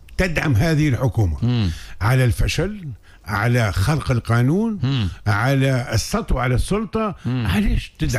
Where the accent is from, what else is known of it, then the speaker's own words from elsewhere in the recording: Tunisia; معنى أتعس أشكال التوافق هو اللي صار عندنا في تونس.